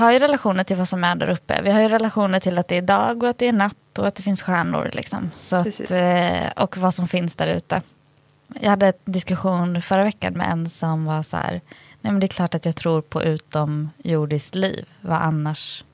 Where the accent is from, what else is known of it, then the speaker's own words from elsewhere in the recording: Dalarna County, Sweden; Jag är ändå uppvuxen i Dalarna